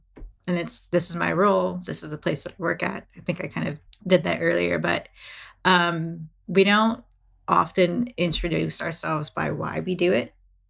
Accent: Texas, United States; also born or lived in Philippines; so when I grew up in the States, and I have a sister who's like 5 years older than me. And we came over, we immigrated from the Philippines into Texas of all places.

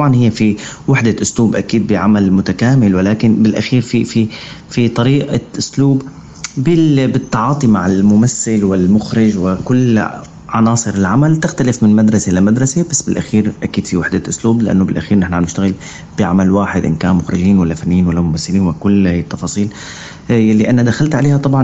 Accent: Syria; أنا ممثل سوري وأساسا أنا من الدراما السورية.

